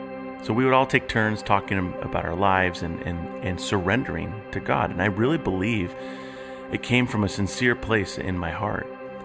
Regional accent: Iowa, United States; I grew up in Iowa. I had a portion of my life in Iowa

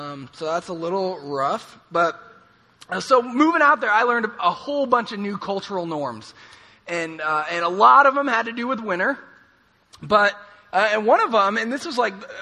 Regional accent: San Mateo, California, United States; moved away as an adult; also born or lived in Madison / Chicago; And so I actually grew up in San Mateo, so I'm from the Bay Area, but then I went to college at UC Davis, so go Aggs, and then I moved to the Midwest.

